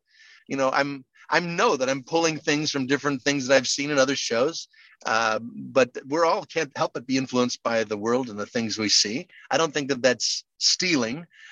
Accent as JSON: {"language": "English", "region": "New York", "country": "United States", "tie": "born or raised there", "said": "I grew up near Broadway."}